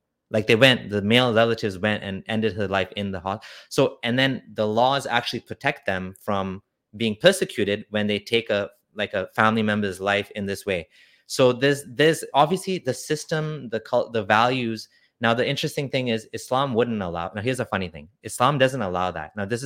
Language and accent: English; Kenya; And I'm from Kenya, so there's a lot of boilers from Kenya.